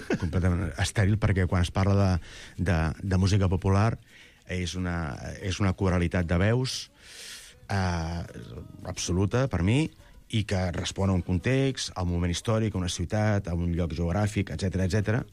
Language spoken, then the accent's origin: Catalan; Barcelona, Catalonia, Spain; Jo soc d'un barri que no està francs, tu ets de Gràcia, i soc d'Hostafrancs, i jo de petit, vamos, o sigui, els veïns de la porta de costat de casa eren gitanos